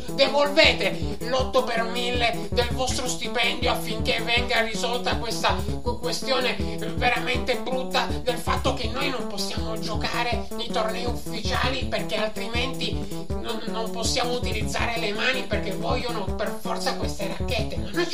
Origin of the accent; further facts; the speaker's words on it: Bologna, Emilia-Romagna, Italy; io sono di Bologna, non sono proprio dalle tue parti